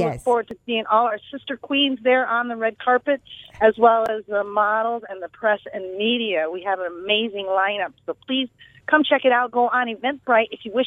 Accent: DeKalb, Illinois, United States; You know, I'm from DeKalb, Illinois

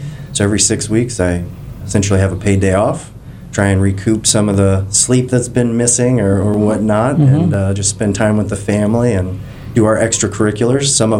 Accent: Clearwater, Florida, United States; a 36-year-old second-generation Clearwater native.

